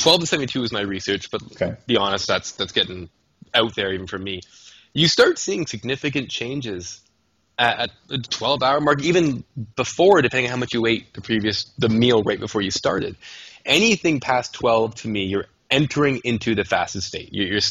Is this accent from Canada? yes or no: yes; Canada; because I'm a Canadian